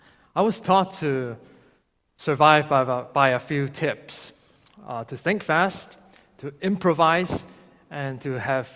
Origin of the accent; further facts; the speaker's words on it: Hong Kong; But growing up in Hong Kong, land space is always an issue for everybody, and also for the government.